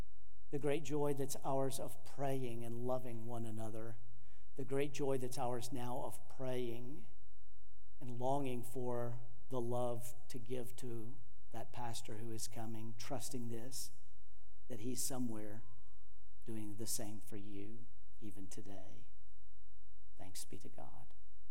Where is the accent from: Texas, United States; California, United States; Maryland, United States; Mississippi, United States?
Texas, United States; Carrollton; We grew up in Carrollton, so we were very close to where we were coming back home.